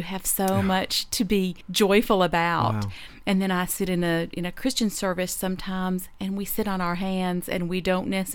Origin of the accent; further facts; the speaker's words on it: the South, United States; Of course, I'm from the South. We bless your heart.